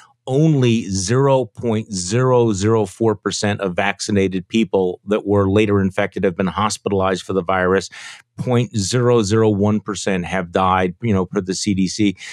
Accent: Wisconsin, United States; somebody like Senator Ron Johnson from my home state of Wisconsin

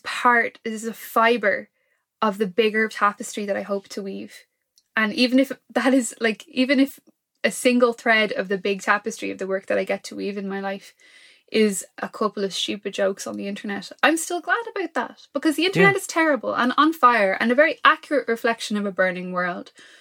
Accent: Ireland; I'm like obviously from Ireland. I lived in America for 3 years, but I, you know, I'm largely most of my life in this island.

